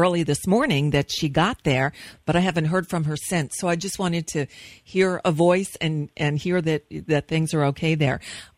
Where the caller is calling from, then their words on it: United States; I'm just calling from the United States to see how you are.